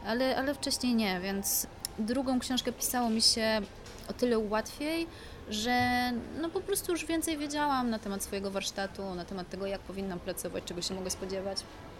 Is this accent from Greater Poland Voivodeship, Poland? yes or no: no; Jaworzno, Silesian Voivodeship, Poland; Ja się wychowałam, jestem z Jaworzna, wychowałam się na osiedlu, które było osiedlem robotniczym, to znaczy, że było wybudowane dla pracowników kopalni